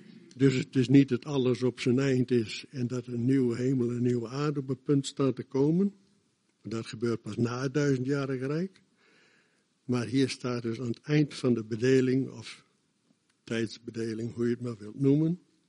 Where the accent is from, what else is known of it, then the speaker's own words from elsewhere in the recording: Friesland, Netherlands; Kijk, ik ben wederom geboren, maar ik blijf wel een Fries.